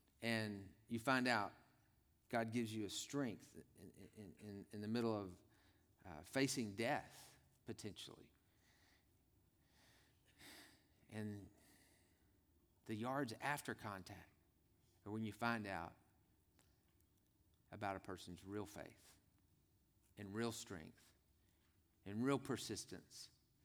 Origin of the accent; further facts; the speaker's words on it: Tyler, Texas, United States; Now, I'm from Tyler, Texas. My parents still live in Tyler, Texas, East Texas. Tyler's known, it calls itself the Rose Capital of the world.